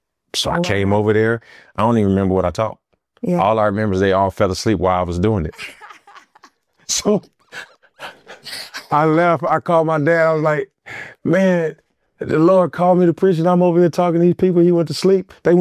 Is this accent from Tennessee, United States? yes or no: no; Gary, Indiana, United States; I'm from Gary, Indiana.